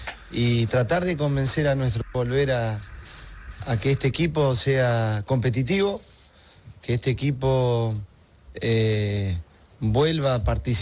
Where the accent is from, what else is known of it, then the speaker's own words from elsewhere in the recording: Argentina; y más siendo argentino